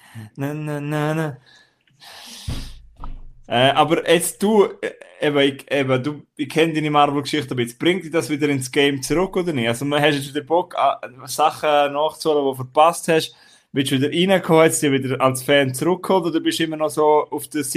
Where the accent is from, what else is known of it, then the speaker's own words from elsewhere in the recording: Switzerland; aber wir sind ja beide Schweizer.